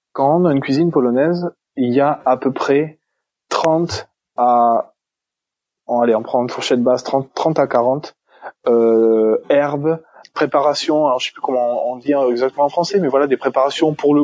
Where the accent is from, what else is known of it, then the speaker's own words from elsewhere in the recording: France; accent: French; de dire quelques mots d'italien, d'espagnol, de portugais que je connais, je cache assez bien mon accent français.